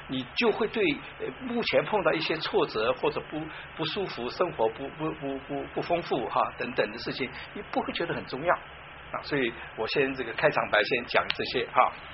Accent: China; 那我相信我们中国人常常说，我们是炎黄子孙呢，会拉出一大堆原因来。

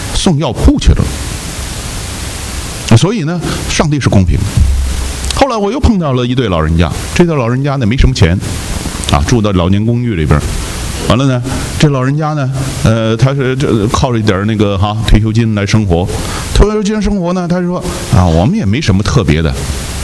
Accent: China; 平常生活习惯呢就是要节俭，我们中国人的优良传统。

